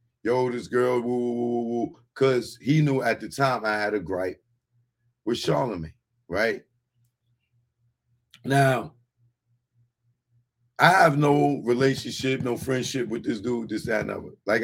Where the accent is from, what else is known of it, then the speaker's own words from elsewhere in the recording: Bronx, New York, United States; So me growing up in the Bronx and being in hip hop